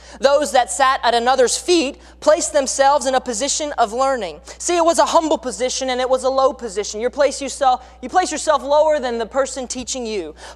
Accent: Florida, United States; I didn't know what I was doing because I'm from Florida. We don't have that.

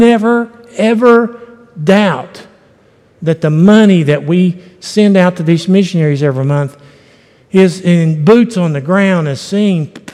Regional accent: West Virginia, United States; Anyway, I'm just from West Virginia. I'm like John Herdman. I mean, we're just old country boys, and we say stuff.

